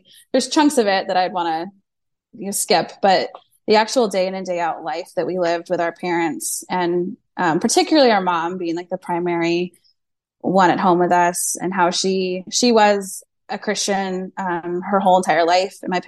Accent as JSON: {"language": "English", "town": "Washington", "region": "District of Columbia", "country": "United States", "lives_now": "Florida, United States", "said": "He's from Oklahoma. I'm from Washington, D.C., so we kind of like wandered our way down to the beach."}